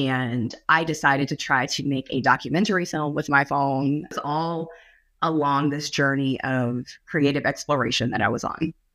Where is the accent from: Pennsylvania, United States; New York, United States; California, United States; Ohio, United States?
California, United States; moved away as an adult; now in Atlanta, United States; Well, I grew up in California, which is only relevant because now I live in Atlanta, and I came here for college.